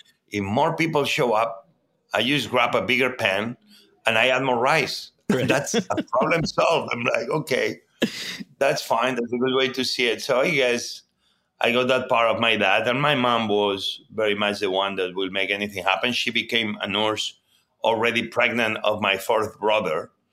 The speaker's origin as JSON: {"language": "English", "town": "Barcelona", "region": "Catalonia", "country": "Spain", "tie": "born or raised there", "also_born_or_lived": "Mieres, Asturias", "said": "I born in a Red Cross hospital. My father was a nurse. My mom became one later on. But I grew up in Catalonia, in Barcelona, because my mom and my father moved to Barcelona for the opening of a new hospital."}